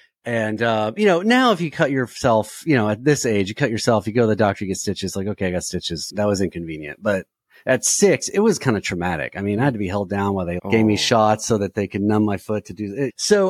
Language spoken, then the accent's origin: English; Houston, Texas, United States; moved away as an adult; also born or lived in Bowling Green, Kentucky; now in Nashville, United States; I was born in Bowling Green, Kentucky, which is a town about an hour north of here where I live in Nashville. And before I can even remember, my dad got a job in Houston, Texas. So we moved there, which is where I was raised